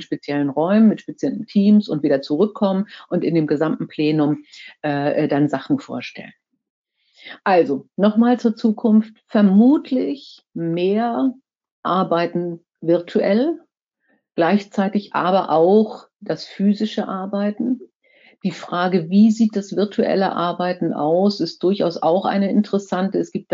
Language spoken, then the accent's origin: German; Kiel, Schleswig-Holstein, Germany; ich komme ja aus Kiel.